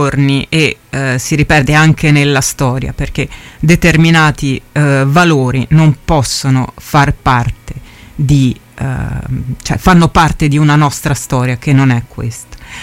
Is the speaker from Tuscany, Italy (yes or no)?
yes; Tuscany, Italy; io sono toscana